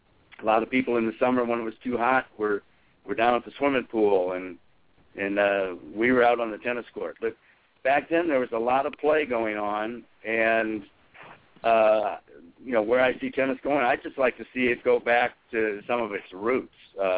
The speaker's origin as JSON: {"language": "English", "region": "Iowa", "country": "United States", "tie": "born or raised there", "said": "I mean, I grew up in Iowa, and, of course, you could only play tennis pretty much in the summers"}